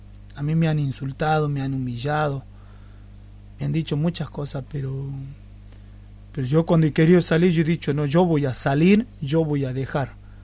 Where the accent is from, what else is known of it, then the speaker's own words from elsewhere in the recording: Tartagal, Salta, Argentina; also born or lived in Aguaray; Me nací en Aguaray, mi padre me abandonó, nos venimos a Tartagal, me crié acá en la ciudad de Tartagal, me crié en la calle